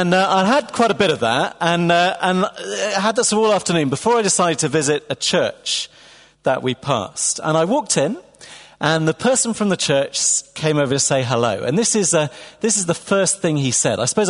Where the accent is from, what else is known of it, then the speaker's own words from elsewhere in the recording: England, United Kingdom; I'm very English, and my degree is medieval history, and I work here